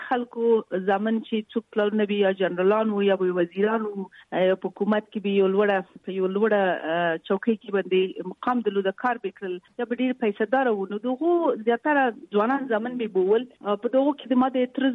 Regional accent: Kabul, Afghanistan; moved away as an adult; نو زه د وردګو یم خو زه په کابل کې پیدا شوی همدلته مې زده کړې کړې دي هاي سکول تم هر مکتب ته هم دلته تللې یم او په هنتونه هم دلته تللې

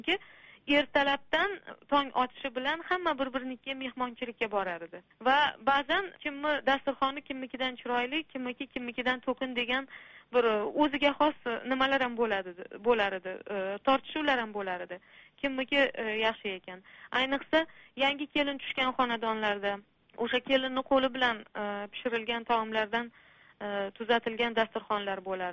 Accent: Samarkand, Samarqand Region, Uzbekistan; Eroniy, onam tojiklar. Va Samarqandda ham Eronilar turadigan mahallada yashaganmiz. O'sha mahallada tug'ilib o'sganman.

